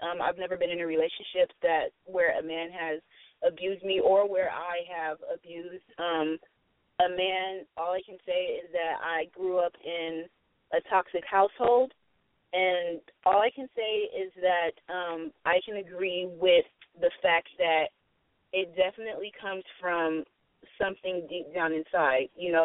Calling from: California, United States; Hi, Didi. This is … from California.

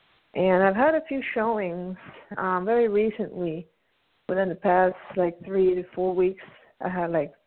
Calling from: Pennsylvania, United States; Pennsylvania.

